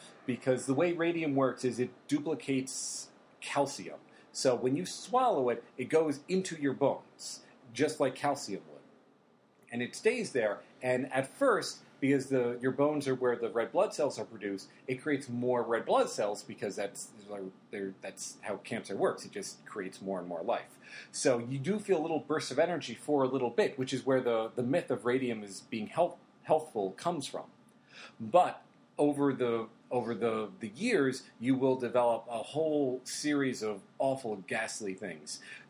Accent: South Orange, New Jersey, United States; I'm from South Orange, and I drive through Orange every day to get to work.

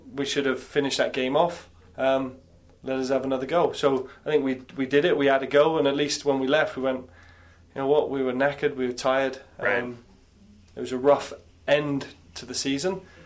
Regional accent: Canada; And I think that's a great culture that we have as a club, and we as a Canadian culture have, that we'll roll up our sleeves and do what it takes.

